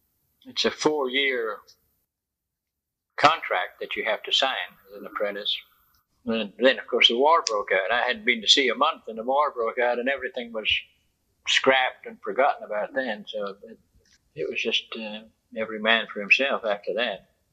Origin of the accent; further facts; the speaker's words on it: Edinburgh, Scotland, United Kingdom; now in Houston, United States; I'm from Edinburgh, Scotland, born in Scotland, and emigrated to the States in 49 and moved right on down to Houston